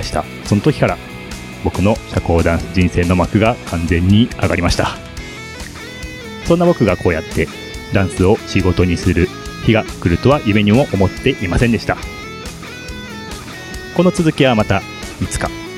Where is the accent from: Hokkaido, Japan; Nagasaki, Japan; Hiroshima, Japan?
Hiroshima, Japan; now in Tokyo, Japan; 広島から上京してきた僕は、コミュニティに属したかったので